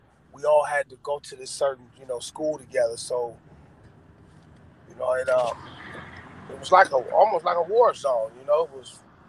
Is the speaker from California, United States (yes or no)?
yes; California, United States; I'm from West California.